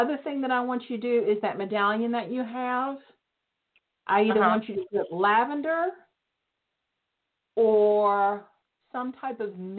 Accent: the South, United States; I'm from the South. I don't know where you're from, but we were told kill them with kindness and smile and nod.

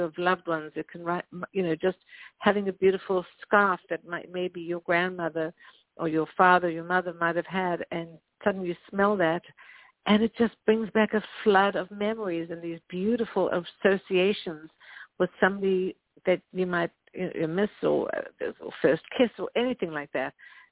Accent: South Africa; Well, you know, I grew up in South Africa, and yes, I was surrounded by art and music and theater, and I was 10 years old when I was in my first play

